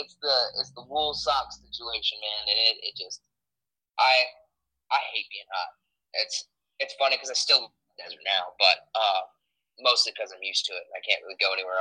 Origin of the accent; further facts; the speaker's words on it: Colorado, United States; Because I'm from Colorado originally, so you know, I had never in my life been this hot.